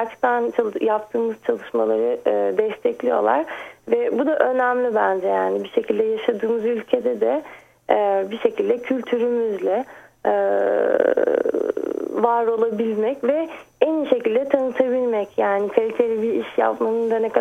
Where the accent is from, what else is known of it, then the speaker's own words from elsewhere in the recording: Paris, Île-de-France, France; Ben 84 doğumluyum, Paris doğumluyum.